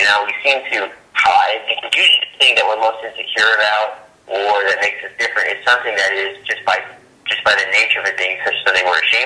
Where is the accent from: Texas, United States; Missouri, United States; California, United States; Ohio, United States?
California, United States; Los Angeles; So first off, I'm from Los Angeles, California. I love L.A. I'm like the biggest L.A. homer in the world.